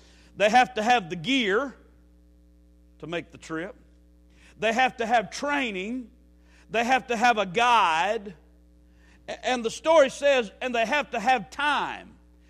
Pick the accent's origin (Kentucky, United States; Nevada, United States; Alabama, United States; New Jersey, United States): Alabama, United States; Now, I know what you're thinking. I'm from Alabama.